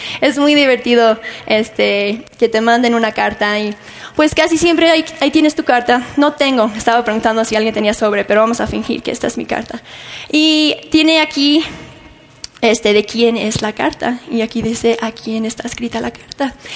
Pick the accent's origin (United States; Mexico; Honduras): United States; Oregon; Vengo de Oregón, que es un estado aquí en los Estados Unidos, y vivo en la playa y se llama Cannon Beach.